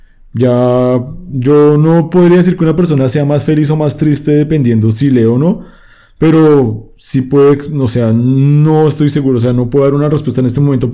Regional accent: Bogotá, Colombia; obviamente yo soy de Bogotá y la gente de Bogotá no sabe bailar

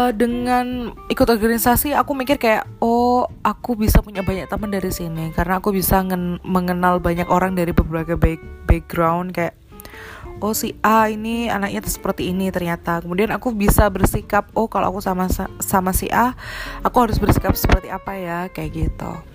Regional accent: Jember, East Java, Indonesia; also born or lived in Ambulu; aku itu orang baru di Ambulu pada waktu itu, karena aku dari SD sampai SMP di Jember, kemudian SMA-nya pindah ke Ambulu.

